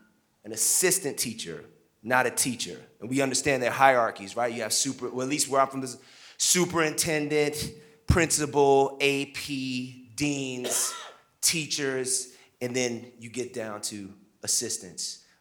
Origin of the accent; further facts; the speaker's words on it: Brooklyn, New York, United States; so I'm from Flatbush, Brooklyn.